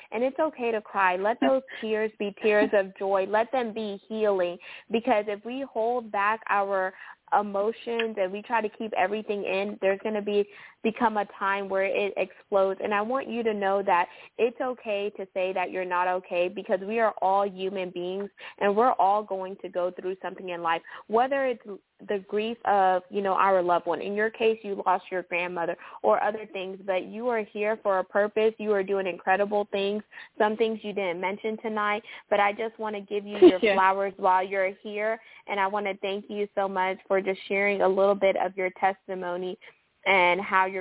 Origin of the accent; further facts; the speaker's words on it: Houston, Texas, United States; Shout out H-Town. That's my hometown, y'all.